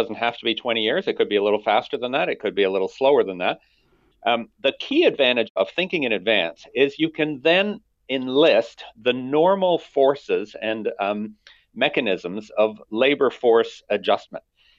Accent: Alberta, Canada; And I think I come from Alberta. That's where I was born and raised.

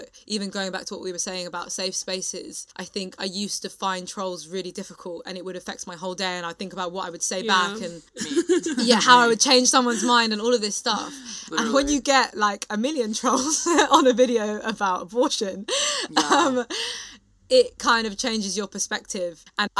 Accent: United Kingdom; I think it's funny being British

